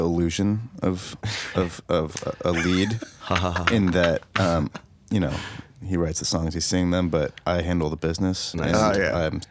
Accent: San Francisco, California, United States; now in Los Angeles, United States; We're from San Francisco, but we've got all three of the big cities between us. We had just moved from New York to LA to just be back in California.

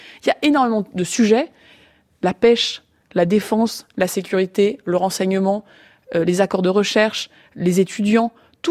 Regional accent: Calais, Hauts-de-France, France; moi, j'ai grandi à Calais une partie de mon enfance.

